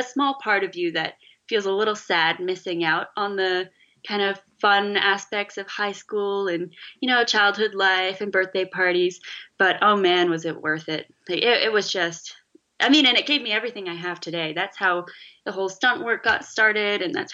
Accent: Canada; I am Canadian.

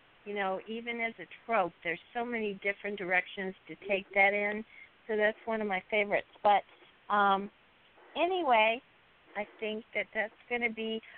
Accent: the South, United States; I'm from the South.

